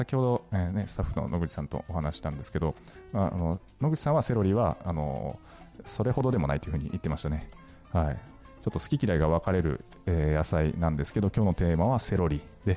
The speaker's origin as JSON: {"language": "Japanese", "region": "Nagasaki", "country": "Japan", "tie": "born or raised there"}